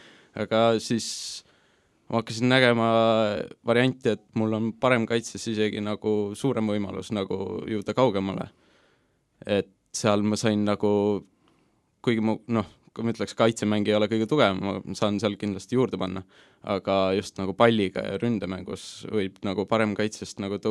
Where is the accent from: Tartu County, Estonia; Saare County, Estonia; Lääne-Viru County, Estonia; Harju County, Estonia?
Harju County, Estonia; Tallinn; olen Tallinnast pärit , Tallinna oma ja kummaline , kui see ka ei ole , olen , elan Lillekülas kogu oma elu . et Lilleküla poiss mängib Levadias